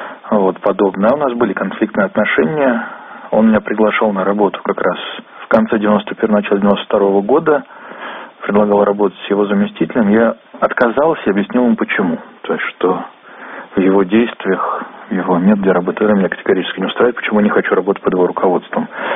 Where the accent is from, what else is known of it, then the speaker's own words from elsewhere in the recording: Saint Petersburg, Russia; что я вроде как питерский